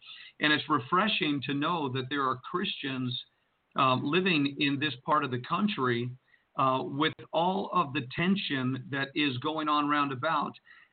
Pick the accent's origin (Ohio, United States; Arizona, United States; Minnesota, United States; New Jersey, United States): New Jersey, United States; Jersey City; I grew up in Jersey City. I don't mind coming to New York. I know the area like the back of my hand.